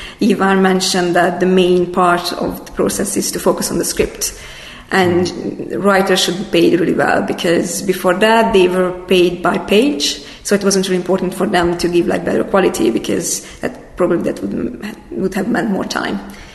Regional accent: Hungary; English is a second language; now in Sweden; I'm from Hungary, but currently living in Sweden.

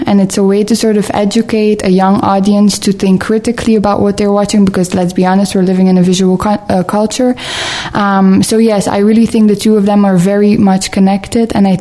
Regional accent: Flanders, Belgium; English is a second language; because I'm from the Flemish-speaking part of the country

